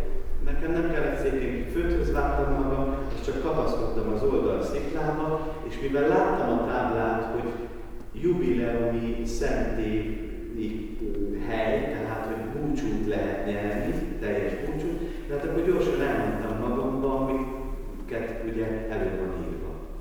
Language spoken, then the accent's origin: Hungarian; Hungary; És akkor kérdezték, hogy honnan jöttünk. Hát mondom, Magyarországról.